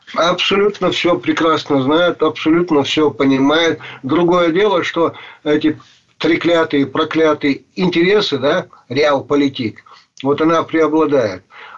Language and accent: Russian; Chechnya, Russia; Я говорю, я не русский, я чеченец.